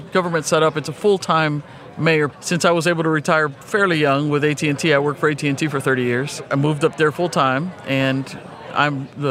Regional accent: Hiawassee, Georgia, United States; I am from the city of Hiawassee, Georgia, up in the mountains.

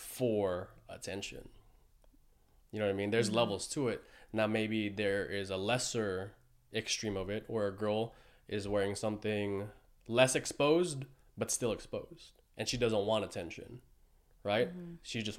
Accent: San Jose, California, United States; So growing up in San Jose and then I ventured off into the army, I got slut shamed by my friends.

